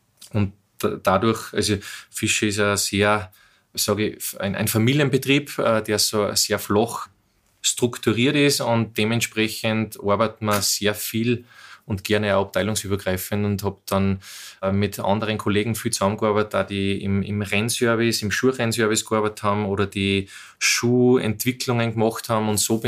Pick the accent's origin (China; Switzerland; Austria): Austria; Strobl, Upper Austria; also born or lived in Bad Ischl; ich bin in Strobl am Wolfgangsee geboren, aufgewachsen und geboren bin in Ischl im Krankenhaus, aber bin eben in Strobl aufgewachsen.